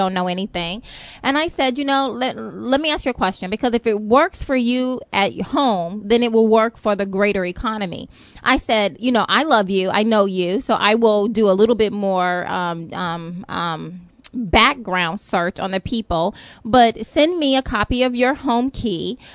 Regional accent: United States; which one should make me feel all the more proud that I'm an American

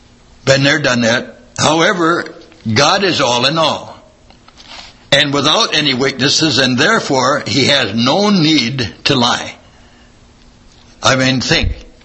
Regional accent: Missouri, United States; And, well, I'm from Missouri. I got to see it to believe it.

